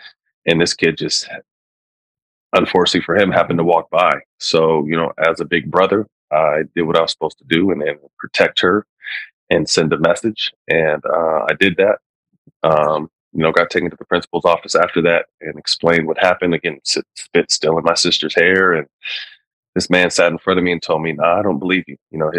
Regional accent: Bay Area, California, United States; also born or lived in Sacramento, United States; I didn't really have any issues with the mixed race until I moved from the Bay Area to Sacramento.

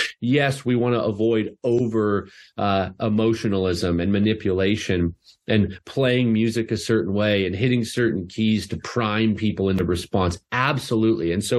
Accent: Canada; And I'm Canadian, so hockey, we're no better.

